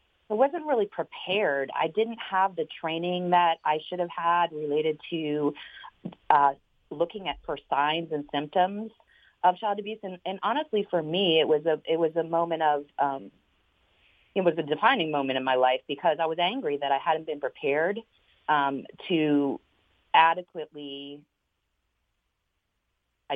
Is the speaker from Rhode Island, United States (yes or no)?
no; Massachusetts, United States; moved away as an adult; No, actually, I grew up just outside of Boston, in Massachusetts, and moved to Florida to come to college.